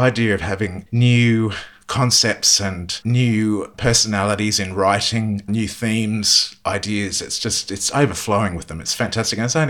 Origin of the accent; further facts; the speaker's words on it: Deepwater, New South Wales, Australia; I'm from the New England region. Okay. I'm actually from a little blink and you'll miss a town called Deepwater, which listeners might know where Tenterfield is. So we're about half an hour's drive south of Tenterfield, about an hour from the Queensland border. So pretty far northern inland New South Wales.